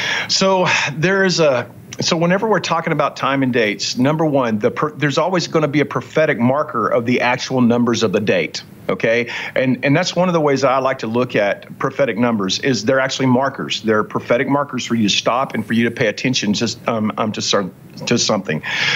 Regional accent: Texas, United States; I like to say the whole enchilada because I'm a Texan.

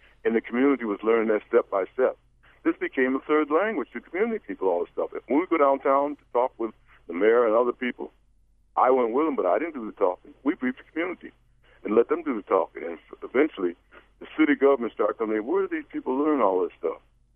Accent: Rochester, New York, United States; I grew up in Rochester, New York, a city that had two race riots.

